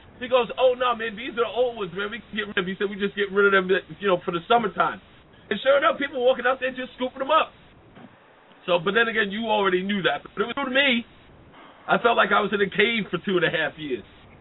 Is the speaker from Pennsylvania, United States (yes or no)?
no; New York, United States; Because I am from New York, and Mary's from New York.